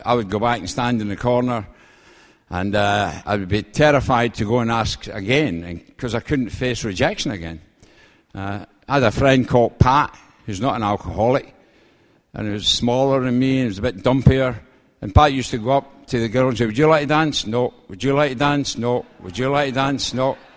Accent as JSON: {"language": "English", "region": "Scotland", "country": "United Kingdom", "lives_now": "London, United Kingdom", "said": "I come from Scotland, actually. You probably realize it with my accent. But I live in London"}